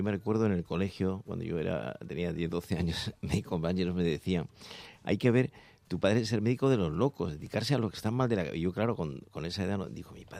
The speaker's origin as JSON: {"language": "Spanish", "region": "Andalusia", "country": "Spain", "said": "Yo soy andaluz … somos todos de Andalucía"}